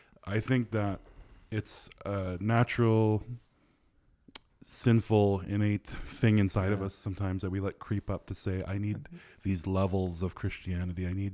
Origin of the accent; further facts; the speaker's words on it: Central Canada, Canada; even my hometown in central Canada